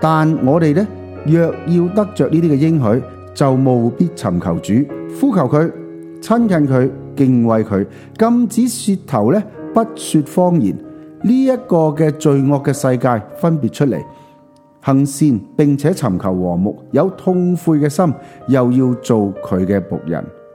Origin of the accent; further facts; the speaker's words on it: China; 就好像我们中国人有一句说话这样形容